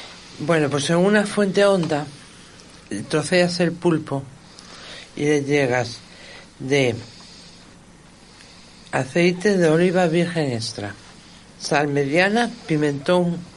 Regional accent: Galicia, Spain; moved away as an adult; now in Fuerteventura, Spain; Sí, yo soy gallega y llevo 3 años viviendo en Fuerteventura

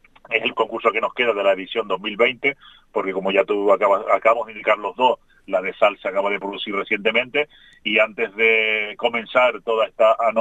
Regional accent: Canary Islands, Spain; somos los canarios

